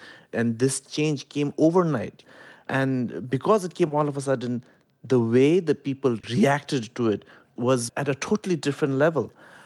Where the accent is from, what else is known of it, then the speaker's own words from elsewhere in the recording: India; also born or lived in Kuwait / Switzerland; I grew up in India, I grew up in the Middle East, I grew up in Europe.